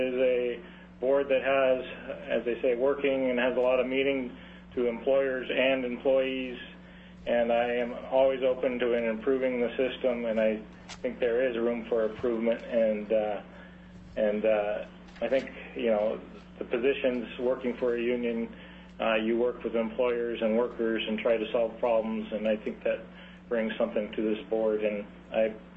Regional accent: Fairbanks, Alaska, United States; I'm born and raised in Fairbanks. I did leave for a little while to get a degree at the University of Iowa in business administration.

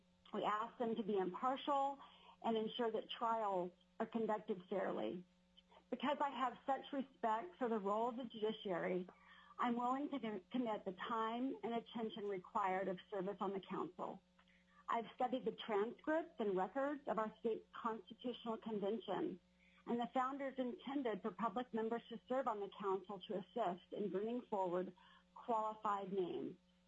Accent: Anchorage, Alaska, United States; also born or lived in Zambia / Oregon / Washington; I was born in Zambia, Africa, and my family returned to Alaska when I was one. I've lived in Alaska all my life, except for during college while I was in Oregon, and for 3 years while I was outside working in Washington State in the 90s. I grew up in Anchorage

